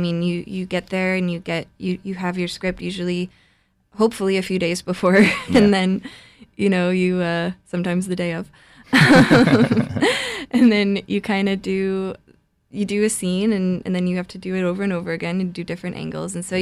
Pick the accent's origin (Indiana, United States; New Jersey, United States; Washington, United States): New Jersey, United States; I grew up in New Jersey, so I kind of grew up going to see a lot of theater and on Broadway.